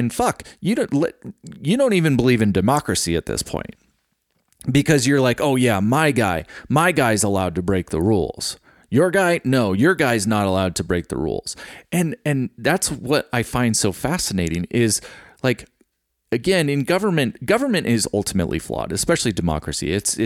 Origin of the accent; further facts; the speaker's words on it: United States; But again, I'm an American.